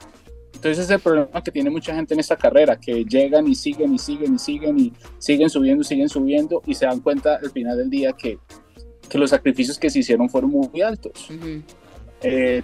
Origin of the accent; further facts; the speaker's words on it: Colombia; now in United States; Yo soy colombiano.